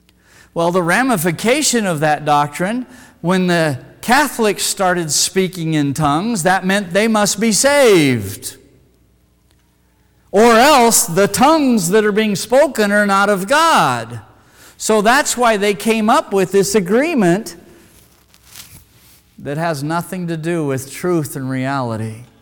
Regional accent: Wyoming, United States; Like I grew up in Wyoming.

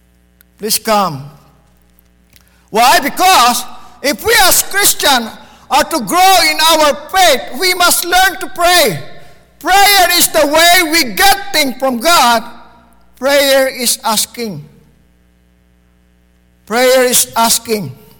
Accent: Philippines; English is a second language; For me, it's hard to understand. I'm a Filipino. My accent is different.

